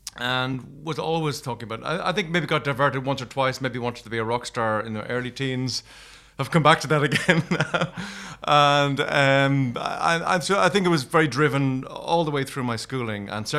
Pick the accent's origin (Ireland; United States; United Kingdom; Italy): Ireland; Leinster; I grew up in rural County Wexford, North County Wexford, near a town called Gorey